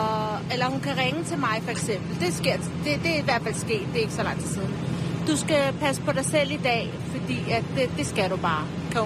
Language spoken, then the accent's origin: Danish; Serbia; når jeg er nede og besøger min familie dernede, hvor jeg kommer fra. Eller hvor jeg også kommer fra, i Serbien.